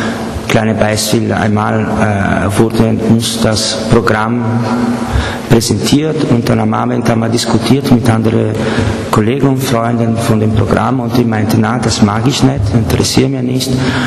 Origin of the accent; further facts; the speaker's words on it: Genoa, Liguria, Italy; German is a second language; Ich bin selber aus Genua